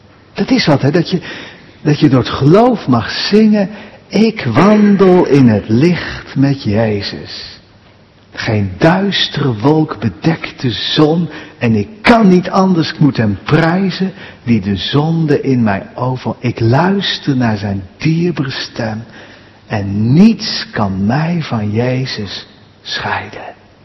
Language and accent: Dutch; Buren, Gelderland, Netherlands; born there; Ik ben zelf geboren in Buren in de Betuwe.